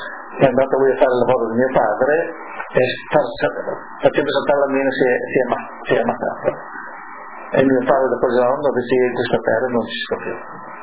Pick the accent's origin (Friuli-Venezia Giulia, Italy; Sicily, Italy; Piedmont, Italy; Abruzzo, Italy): Friuli-Venezia Giulia, Italy; Villa d'Arco; sono nato a Villa d'Arco nel comune di Cosenos, allora provincia di Udine, il 9 maggio del 1983. Sono il quarto di 8 figli.